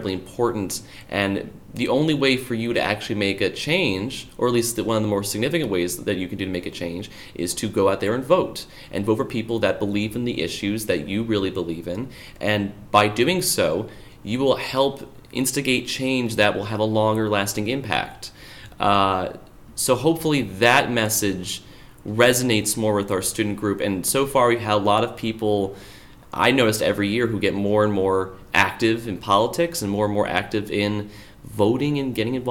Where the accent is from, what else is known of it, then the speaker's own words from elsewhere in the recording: New Jersey, United States; So I am also out of state. I'm from New Jersey. I go to school in Massachusetts.